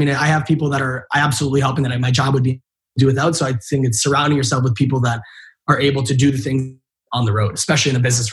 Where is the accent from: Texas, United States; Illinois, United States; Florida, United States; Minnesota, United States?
Minnesota, United States; I genuinely did love growing up in Minnesota. I grew up pretty much 25 minutes west of downtown Minneapolis, which is definitely more rural, but it's not like farm country.